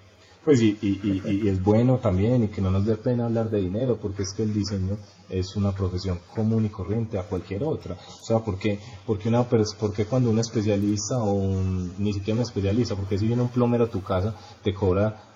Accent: Colombia; somos de Colombia, somos personas pues que pensábamos que tal

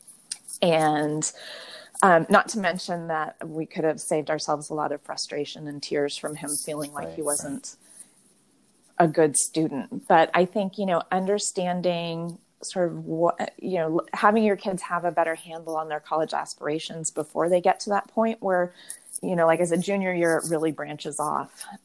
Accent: Pacific Northwest, United States; we're from the Pacific Northwest where it's, you know, 78 degrees and zero humidity.

